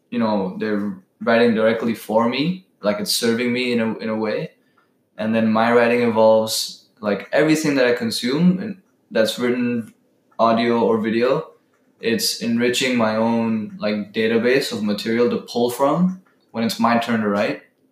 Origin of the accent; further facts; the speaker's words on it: Belgium; growing up in Belgium, like obviously we're known for our chocolate.